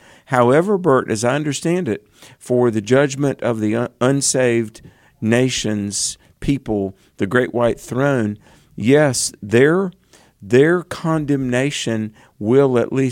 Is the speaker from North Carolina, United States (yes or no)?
yes; North Carolina, United States; We shall begin in my home state of North Carolina